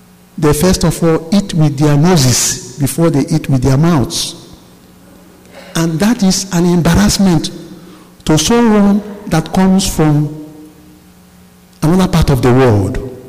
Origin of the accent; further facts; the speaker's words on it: Nigeria; is coming out of Nigeria." Which means, " … I come from Nigeria."